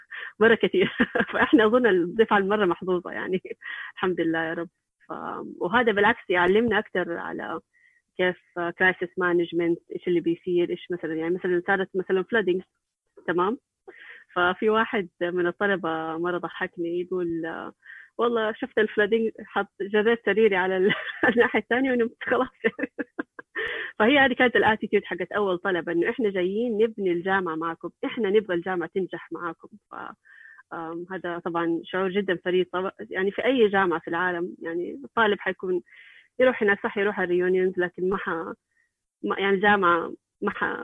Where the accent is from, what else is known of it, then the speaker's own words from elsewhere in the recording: Saudi Arabia; اللي إحنا بنمر فيها كسعوديين